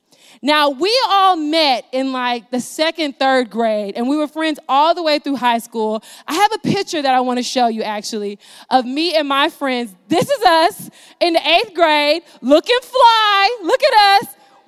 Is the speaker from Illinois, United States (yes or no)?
yes; Springfield, Illinois, United States; For me, my community started back in Springfield, Illinois. This is my hometown. Springfield, Illinois, it is a very small town where basically everybody knows everybody.